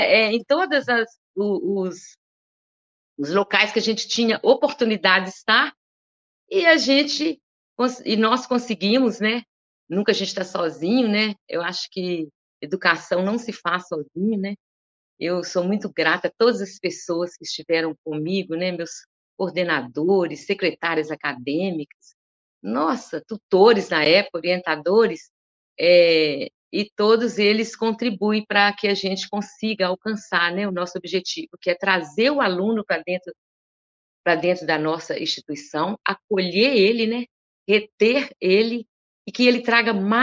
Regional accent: Northeast Region, Brazil; E como eu vim do Nordeste

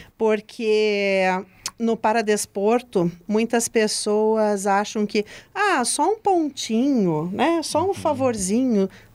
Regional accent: Brazil; Mas eu tenho muito orgulho de, como brasileira, estar nessa posição

